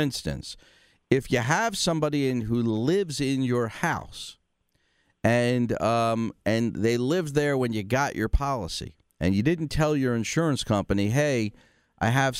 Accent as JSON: {"language": "English", "region": "Pennsylvania", "country": "United States", "tie": "born or raised there", "said": "I grew up in the Oxford Circle, so you're near and dear to my heart, dear."}